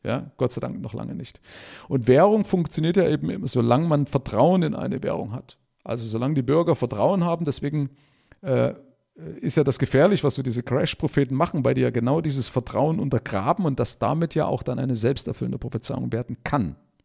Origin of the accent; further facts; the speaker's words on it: East Germany, Germany; Gerade als Ossi war das ja für uns ein Traum oder ein Segen.